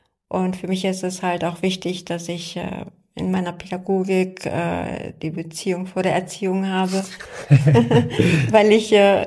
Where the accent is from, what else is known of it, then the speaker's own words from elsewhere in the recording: Hannover, Lower Saxony, Germany; now in Hamburg, Germany; Ja, also ich komme aus Hannover. Ich bin nach Hamburg gezogen